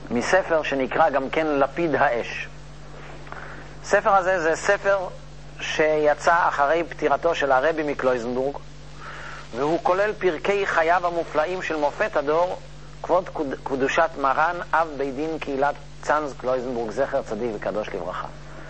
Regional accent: Netanya, Central District, Israel; גם קרבה משפחתית וגם אנחנו מנתניה

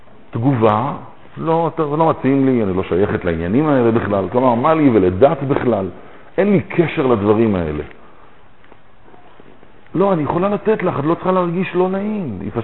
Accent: Petah Tikva, Central District, Israel; born there; אני יליד פתח תקווה, בן לניצולי שואה.

